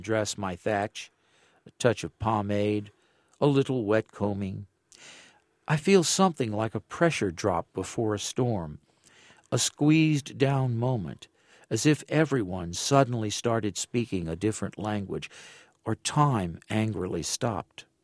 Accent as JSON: {"language": "English", "town": "New Orleans", "region": "Louisiana", "country": "United States", "tie": "born or raised there", "said": "I grew up in New Orleans, for one thing."}